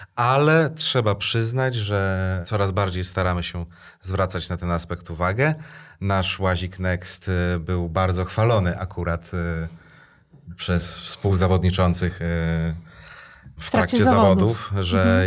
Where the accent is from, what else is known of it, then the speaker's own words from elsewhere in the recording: Podlaskie Voivodeship, Poland; I skąd jesteście? A my z Polski, wow.